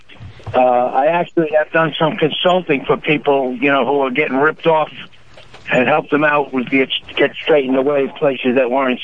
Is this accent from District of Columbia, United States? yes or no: no; Port Washington, New York, United States; Yes, I'm from Port Washington.